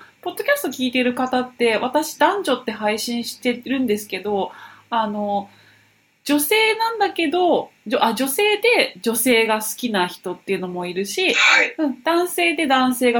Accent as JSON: {"language": "Japanese", "region": "Okinawa", "country": "Japan", "said": "でも、私沖縄ですから"}